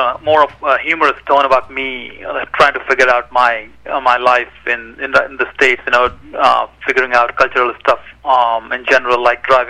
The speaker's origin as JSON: {"language": "English", "town": "Lucknow", "region": "Uttar Pradesh", "country": "India", "tie": "born or raised there", "said": "I grew up in India, in a town called Lucknow, 4 million people"}